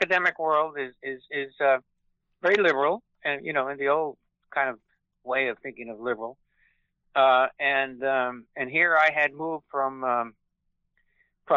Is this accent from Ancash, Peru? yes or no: no; Lima, Peru; also born or lived in New Jersey, United States; I grew up in Lima, Peru. My mother was Chilean, although I was born in New Jersey when my dad was working in New York City for an international corporation.